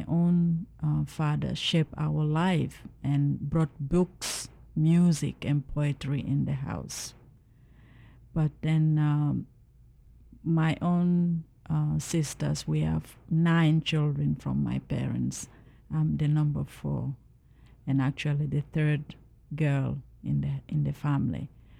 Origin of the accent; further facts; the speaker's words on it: Guinea; I come from Guinea, West Africa, the northern part of the country, and I belong